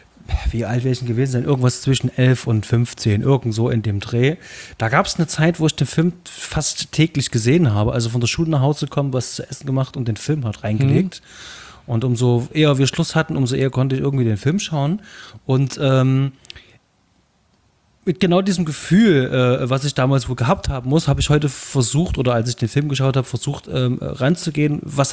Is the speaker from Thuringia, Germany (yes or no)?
no; Leipzig, Saxony, Germany; Das ist irgendwo hinten bei uns in Leipzig, im Leipziger Osten.